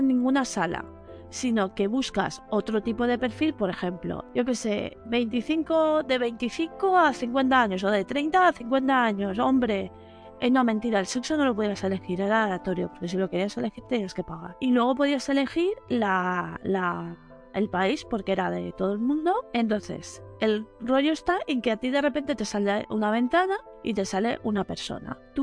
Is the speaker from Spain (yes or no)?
yes; Valencia, Valencian Community, Spain; yo soy de Valencia